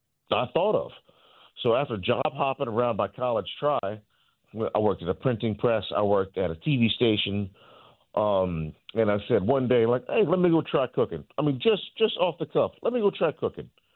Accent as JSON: {"language": "English", "town": "Rayne", "region": "Louisiana", "country": "United States", "tie": "born or raised there", "said": "Well, born and raised in Rain, Louisiana, you know."}